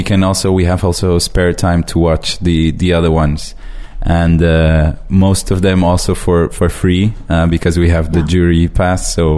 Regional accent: the South, Portugal; English is a second language; I'm not from Lisbon, I'm from the south

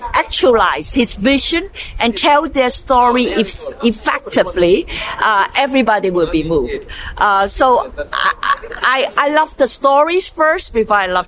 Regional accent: Chicago, Illinois, United States; I am from Chicago.

